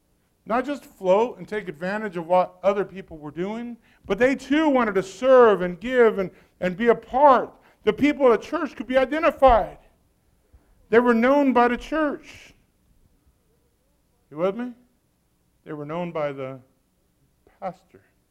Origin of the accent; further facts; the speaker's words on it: Brazil; first language Portuguese; As you know, I grew up in Brazil.